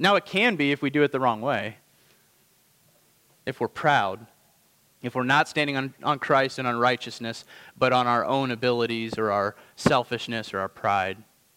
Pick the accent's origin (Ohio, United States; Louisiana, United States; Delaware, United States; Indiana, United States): Indiana, United States; I grew up in Indiana, and I'm a Colts fan.